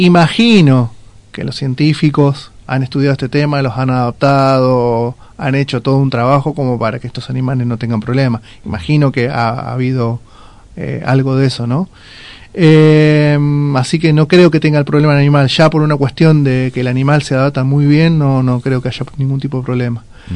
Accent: Argentina; yo estoy viendo que como argentinos somos bastante complicados con el tema cartelería

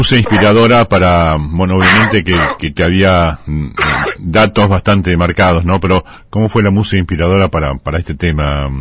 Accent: Argentina; realmente nos da vergüenza que nos pasen a nosotros como argentinos

